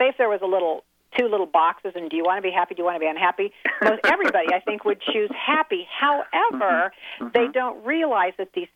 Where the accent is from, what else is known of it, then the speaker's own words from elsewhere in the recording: Midwest, United States; You know, I'm from the Midwest, so I do a lot of stories from the Midwest.